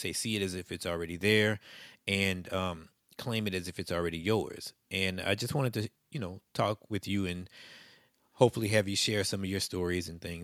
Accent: Plaquemine, Louisiana, United States; back in my hometown of Plaquemine

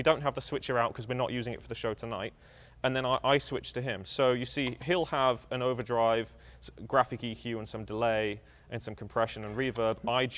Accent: England, United Kingdom; I'm English, so there's two things the English do.

